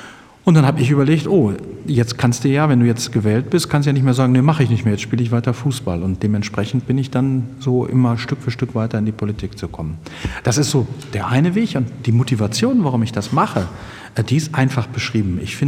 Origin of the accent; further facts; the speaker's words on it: Neuenkirchen, North Rhine-Westphalia, Germany; Ich komme aus Neunkirchen, das ist ja ein kleines Dorf bei Rheine. Und bin verheiratet, ich lebe da mit meiner Familie